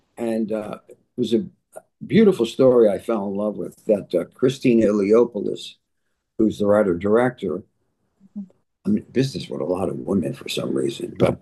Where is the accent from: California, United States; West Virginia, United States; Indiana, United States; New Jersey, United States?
New Jersey, United States; Paterson; I came from Paterson, New Jersey, which was the hood.